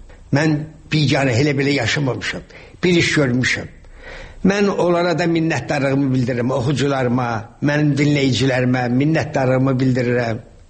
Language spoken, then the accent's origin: Azerbaijani; Shaki, Azerbaijan; Mən uşaqlıqda böyük həyətimiz vardı Şəkidə. Böyük həyətimiz vardı.